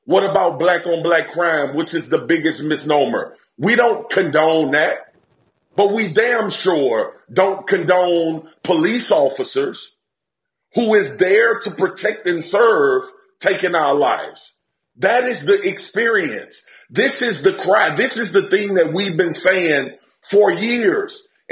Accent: Baton Rouge, Louisiana, United States; now in Texas, United States; I grew up in South Baton Rouge, Louisiana. I have met some of the best people I've known, white, black, Hispanic, in my own city and state. And I live in Texas

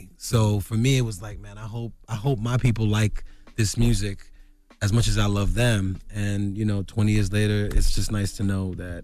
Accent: Brooklyn, New York, United States; I'm from Brooklyn.

